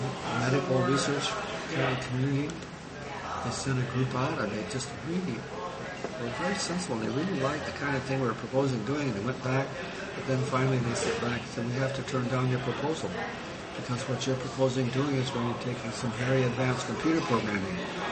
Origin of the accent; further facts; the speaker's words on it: Oregon, United States; now in Palo Alto, United States; Oh, no, I grew up in Oregon.